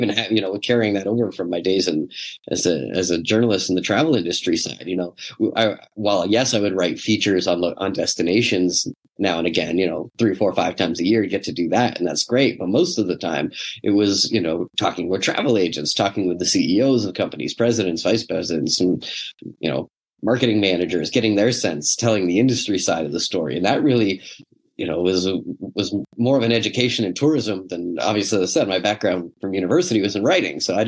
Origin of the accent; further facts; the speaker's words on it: Quebec, Canada; now in Toronto, Canada; I'm originally from Quebec, and I moved to Toronto